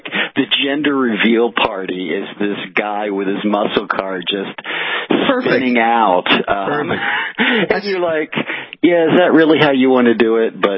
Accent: the South, United States; I'm from the South.

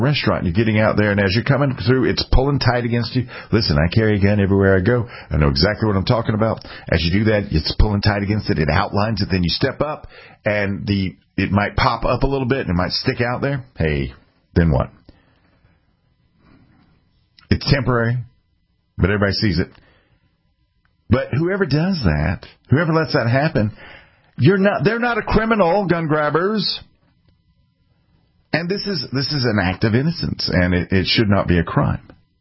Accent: South Carolina, United States; One is my home state, South Carolina.

